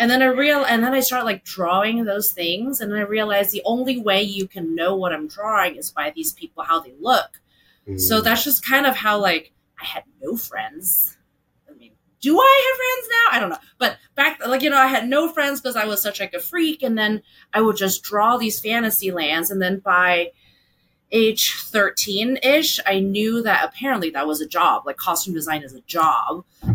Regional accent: Hong Kong; Like, I grew up in Hong Kong

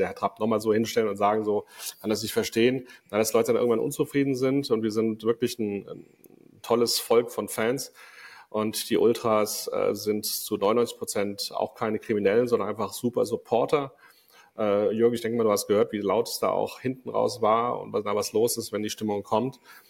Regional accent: Frankfurt, Hesse, Germany; Als Frankfurter, ja

